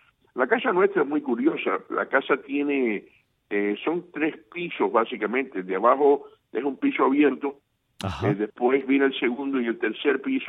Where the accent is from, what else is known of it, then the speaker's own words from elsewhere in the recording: Cárdenas, Matanzas, Cuba; also born or lived in New Jersey; now in United States; yo soy oriundo de Cárdenas. Ajá. Cárdenas y Varadero, y cuando vine para los Estados Unidos en el 1964, pues extrañé muchísimo mi esquinita mágica del Caribe